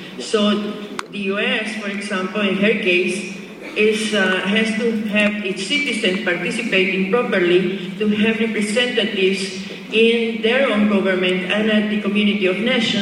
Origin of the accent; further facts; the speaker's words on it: El Salvador; I am from El Salvador